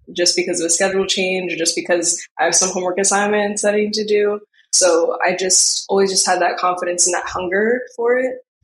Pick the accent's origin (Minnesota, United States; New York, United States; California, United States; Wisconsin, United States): New York, United States; New York City; When I was younger, I don't think I truly understood how big the city was.